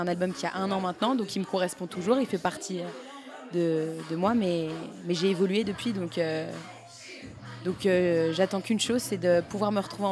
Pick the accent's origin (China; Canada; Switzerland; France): Switzerland; Geneva; comme tu l'as dit. J'ai 24 ans, je viens de Genève.